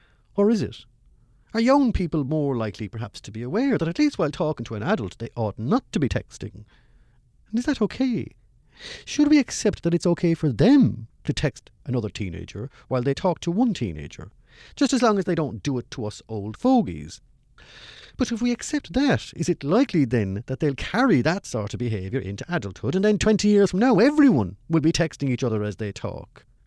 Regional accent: Ireland; I'm Irish, remember. I get a pass on these things.

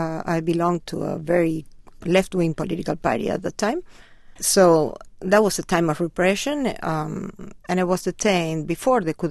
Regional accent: Rosario, Santa Fe, Argentina; I'm originally from Rosario, a city in Argentina

